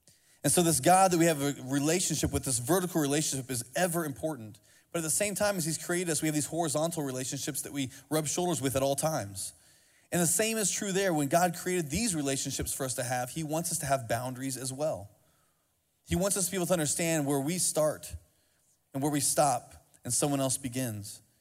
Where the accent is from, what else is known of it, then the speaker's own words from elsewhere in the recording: Indiana, United States; and I grew up in Indiana after I learned to drive, and I moved back to Indiana